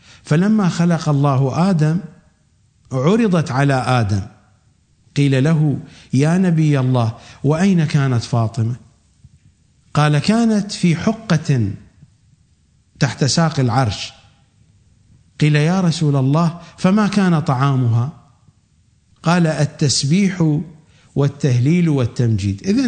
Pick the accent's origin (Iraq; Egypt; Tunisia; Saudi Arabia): Iraq; لأن يعني عندنا في العراق عادة لما يسمون جليل يسمون أخو خليل